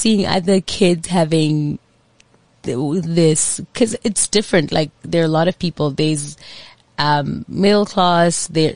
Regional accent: Soweto, Gauteng, South Africa; I grew up with a lot of people around me, obviously, and different people as well. Like, it's very diverse.

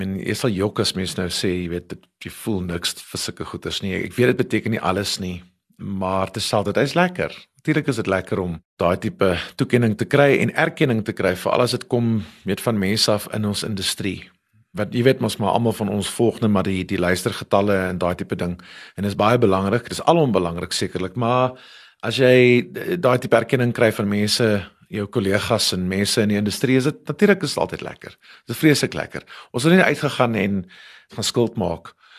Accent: Port Elizabeth, Eastern Cape, South Africa; Ek het in Port Elizabeth groot geword. Ek het daar geswat by NMMU

